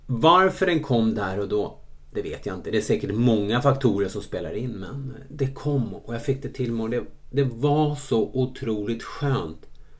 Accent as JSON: {"language": "Swedish", "town": "Stockholm", "region": "Stockholm County", "country": "Sweden", "tie": "born or raised there", "said": "Var hemma i Stockholm och firade och det var helt fantastiskt. Det är alltid fint att komma hem och umgås med barndomsvänner"}